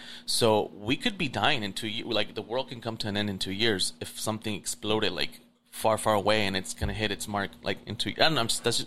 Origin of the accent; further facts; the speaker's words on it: Torrance, California, United States; came here when I was 9. Actually, September 16 was 23 years, and I've been here. So I grew up my entire, from 9 to now, Torrance. I grew up in Torrance, yeah.